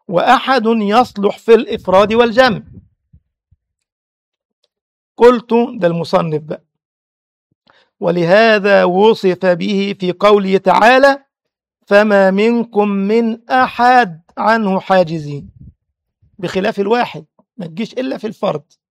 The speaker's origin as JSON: {"language": "Arabic", "country": "Egypt", "said": "فقلت له أنا مصري،"}